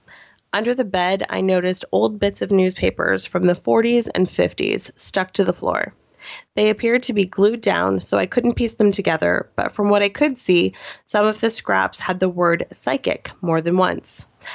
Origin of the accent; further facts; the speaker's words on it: Nova Scotia, Canada; moved away; My hometown is a former mining town in Nova Scotia. Growing up, I hated the place, and so as soon as the opportunity to leave presented itself, I was gone.